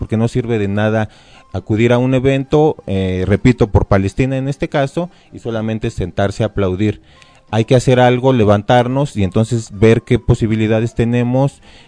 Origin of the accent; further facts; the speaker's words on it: Mexico; Hay muchas cosas que como mexicanos tenemos en común con ellos